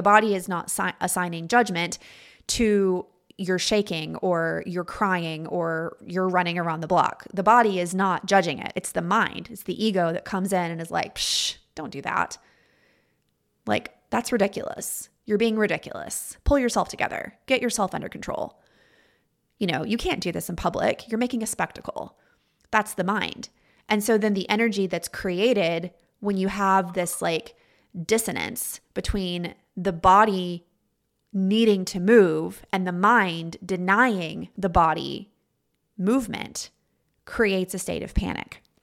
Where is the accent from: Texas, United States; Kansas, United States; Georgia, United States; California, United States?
Texas, United States; I grew up in the Texas Panhandle, and I remember the commercials for our local hospital coming on TV when I was a kid.